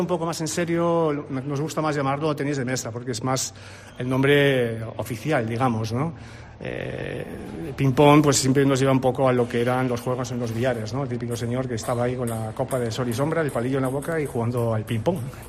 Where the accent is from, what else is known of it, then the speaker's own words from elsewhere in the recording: southeast, Germany; yo nací en Alemania, me crié en Alemania, y en Alemania el tenis de mesa es un deporte muy popular. Yo me crié en un pueblecito del sureste, bueno, alemán